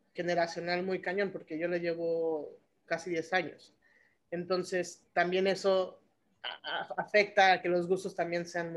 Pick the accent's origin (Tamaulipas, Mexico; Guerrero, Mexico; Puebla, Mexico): Guerrero, Mexico; Acapulco; Y aparte, yo crecí en Acapulco. Crecí en Acapulco